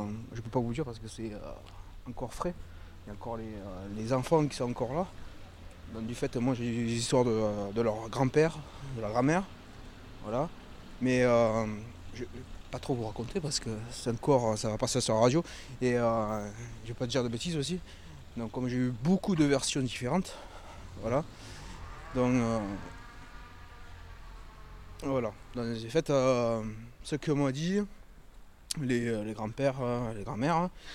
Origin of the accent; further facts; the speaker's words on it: Sauve, Occitanie, France; born there; also born or lived in Nîmes; Moi, je suis né à Sauve, dans souche, voilà, de Sauve, voilà.